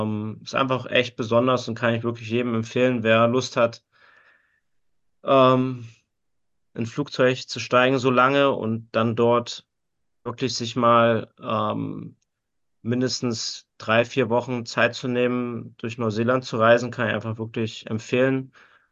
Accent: Bad Hersfeld, Hesse, Germany; Das bleibt so. Bad Hersfeld ist meine Heimat.

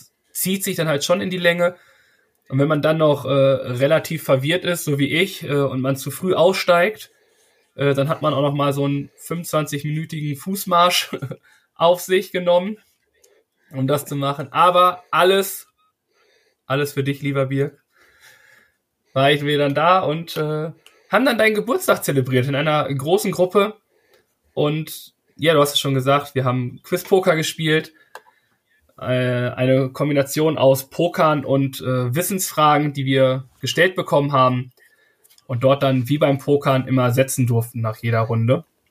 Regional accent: Hamburg, Germany; Wir kommen aus Hamburg und wir haben viel, viel immer zu tun.

